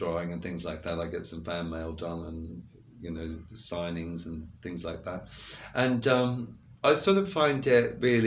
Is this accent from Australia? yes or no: yes; Ballarat, Victoria, Australia; because I thought highly of myself, but I was from Ballarat.